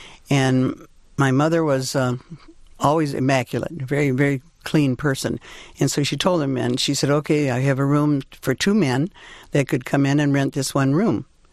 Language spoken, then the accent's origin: English; Michigan, United States; he was from Pennsylvania, and I'm from Michigan.